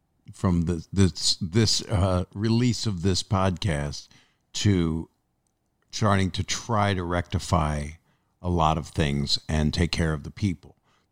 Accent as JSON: {"language": "English", "town": "Philadelphia", "region": "Pennsylvania", "country": "United States", "said": "I'm from Philly."}